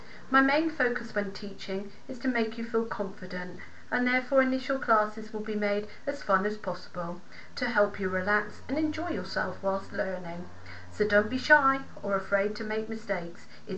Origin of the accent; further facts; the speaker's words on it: South West England, United Kingdom; now in Spain; I'm a British native speaker, originally from Cornwall in the southwest of England, but I've been living in Spain for the last 5 years.